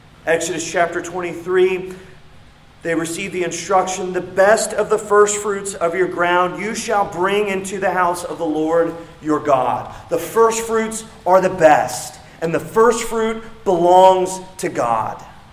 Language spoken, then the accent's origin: English; Indiana, United States; I thought about this growing up in Indiana, where all the field corn is grown among thousands of acres of corn.